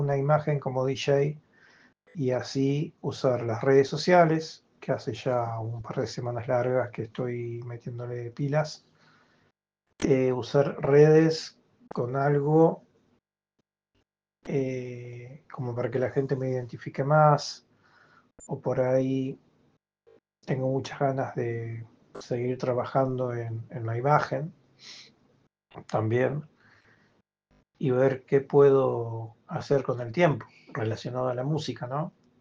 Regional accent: Venado Tuerto, Santa Fe, Argentina; Soy de Venado Tuerto, tengo 40 años

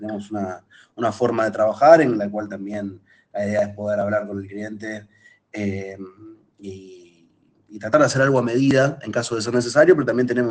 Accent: Rosario, Santa Fe, Argentina; Pero yo soy de acá, soy rosarino.

